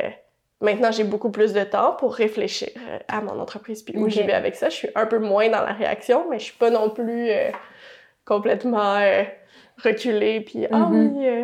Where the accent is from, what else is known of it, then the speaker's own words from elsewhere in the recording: Montreal, Quebec, Canada; À Montréal.